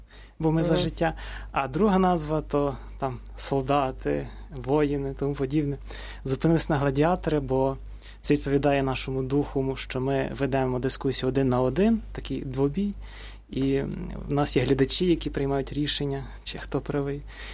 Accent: Galicia, Ukraine; now in Kyiv, Ukraine; я сам родом з Галичини, і для мене було очевидно

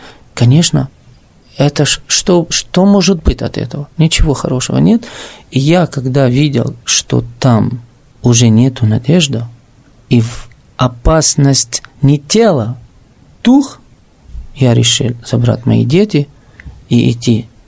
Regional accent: Donetsk, Donetsk Oblast, Ukraine; никогда на протяжении 3 лет не было никакие агрессии, что мы как из Донецка или переселенцы

